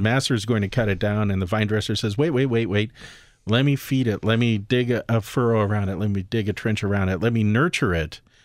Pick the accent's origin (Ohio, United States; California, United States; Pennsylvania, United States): California, United States; I grew up in Southern California. We always got our water from the Colorado River.